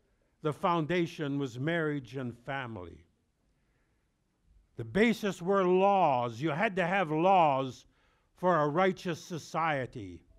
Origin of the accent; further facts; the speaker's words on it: Canada; But we are Canadian. Can you not say Canadianus sum? I am Canadian.